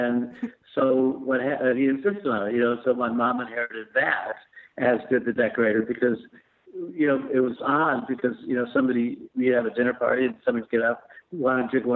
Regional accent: Chicago, Illinois, United States; I'm 70, so I was born in 1949, and I was born in Chicago.

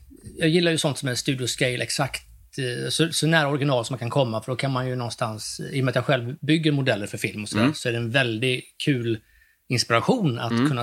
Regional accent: Västra Götaland County, Sweden; Ja, alltså jag hade sån tur så att jag växte upp då i Västergötland ute på en bondgård.

